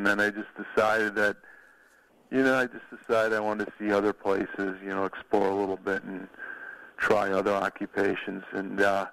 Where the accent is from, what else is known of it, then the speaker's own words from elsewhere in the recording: Chicago, Illinois, United States; I grew up in Chicago. I attended the Kansas University, so I do have some ties to Kansas.